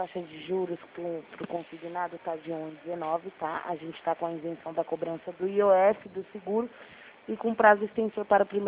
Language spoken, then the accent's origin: Portuguese; São Paulo, Brazil; a gente é aqui de São Paulo.